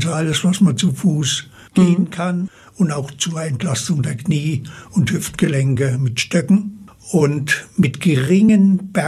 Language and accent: German; Zella-Mehlis, Thuringia, Germany; Ich komme aus Zell-Amelis, Südthüringen, da wo manche Urlaub machen. Da bin ich zu Hause, bin ich geboren und nach dem Berufsleben dort wieder zurückgekehrt.